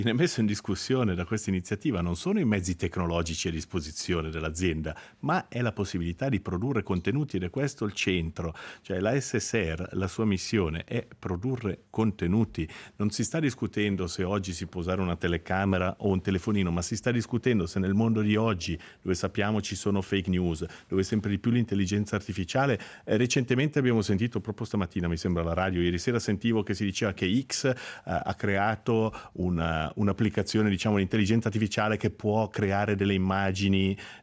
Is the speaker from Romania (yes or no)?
no; Switzerland; Io da svizzero